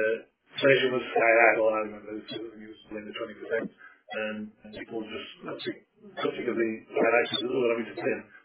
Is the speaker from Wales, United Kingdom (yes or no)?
yes; Wales, United Kingdom; From a teenager growing up in Wales